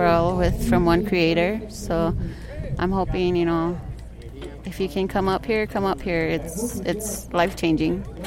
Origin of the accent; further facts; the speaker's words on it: Rosebud Reservation, South Dakota, United States; Rosebud Reservation.